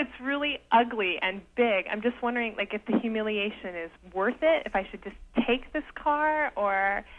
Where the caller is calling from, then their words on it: Seattle, Washington, United States; I'm calling from Seattle, Washington.